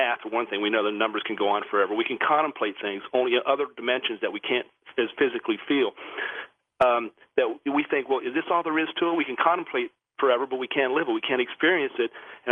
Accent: Parkersburg, West Virginia, United States; It's about 70 miles from my hometown of Parkersburg, West Virginia.

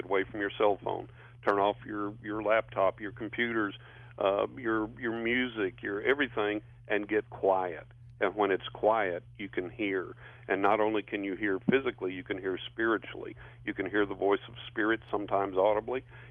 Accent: San Angelo, Texas, United States; I'm from San Angelo over in West Texas. So we're neighbors there, old neighbors.

